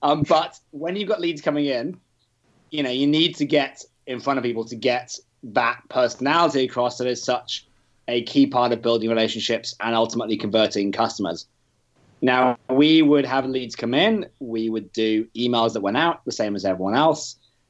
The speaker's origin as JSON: {"language": "English", "country": "United Kingdom", "lives_now": "Australia", "said": "I am British. Ran a business here in Australia."}